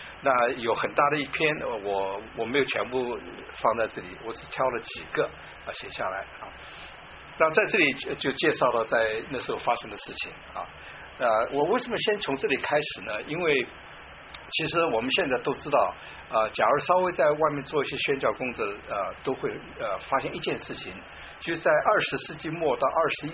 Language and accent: Chinese; China; 那我相信我们中国人常常说，我们是炎黄子孙呢，会拉出一大堆原因来。